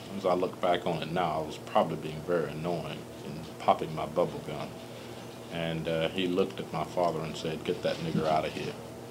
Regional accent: Lithonia, Georgia, United States; It was in 1948 that I saw my father humiliated in Lithonia, Georgia, my hometown, because of me.

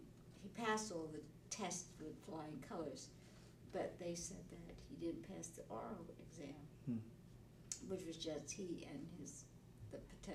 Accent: New York City, New York, United States; I was born in the Bronx.

